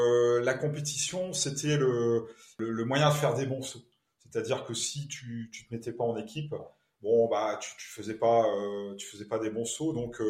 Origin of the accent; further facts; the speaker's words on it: Hauts-de-France, France; moi, je suis du Nord, hein, je suis basé à Lens